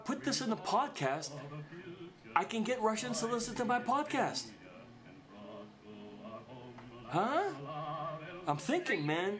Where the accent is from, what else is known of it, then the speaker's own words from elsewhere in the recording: Canada; I really, like, I'm embarrassed to say that I'm Greek Canadian.